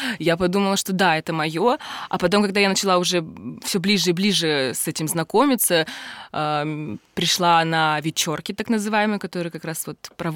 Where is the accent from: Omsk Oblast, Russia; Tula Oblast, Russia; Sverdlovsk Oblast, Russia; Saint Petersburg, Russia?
Omsk Oblast, Russia; Omsk; now in Moscow, Russia; то есть я сама из Омска, сама сибирячка, закончила там училище, институт и переехала